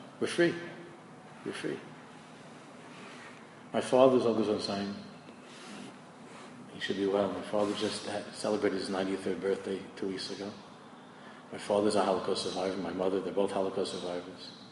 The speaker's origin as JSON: {"language": "English", "town": "Queens", "region": "New York", "country": "United States", "tie": "born or raised there", "said": "when I was growing up, I'm from Queens. It would have been a lot easier to go to Shea Stadium."}